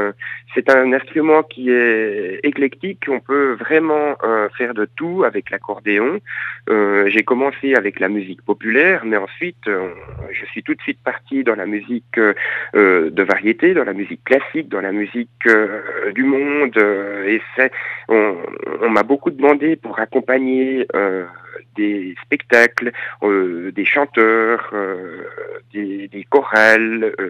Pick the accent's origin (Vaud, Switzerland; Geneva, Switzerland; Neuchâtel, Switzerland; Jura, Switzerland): Jura, Switzerland; je suis jurassien.